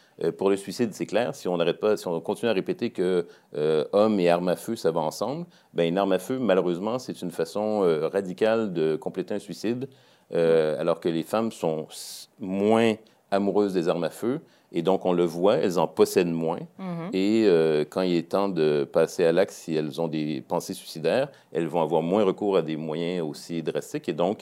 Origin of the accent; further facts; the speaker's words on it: Quebec, Canada; Comme je suis Québécois